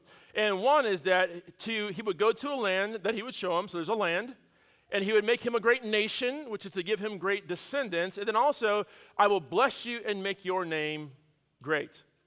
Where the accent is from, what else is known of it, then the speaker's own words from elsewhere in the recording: California, United States; And if you're familiar with my home state of California, that's in between Laguna Beach and San Diego.